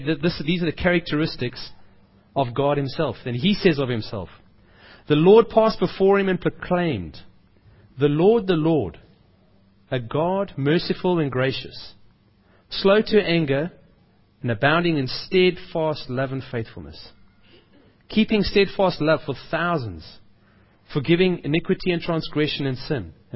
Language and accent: English; South Africa; You know, when people walk around, it is kif when we come from South Africa.